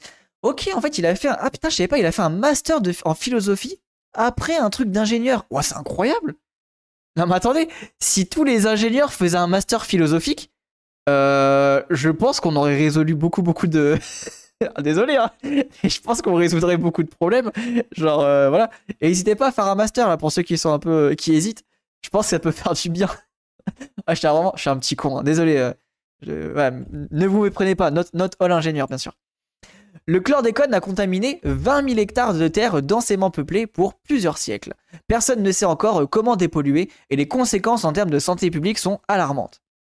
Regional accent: Martinique; moved away as an adult; J'ai grandi en Martinique où j'ai passé les 18 premières années de ma vie.

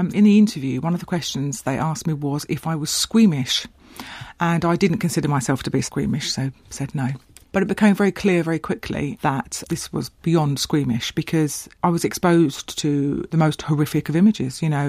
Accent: East of England, United Kingdom; It was a bit of a shock to the system, frankly, because I came from quite a nice twee little rural place in Essex.

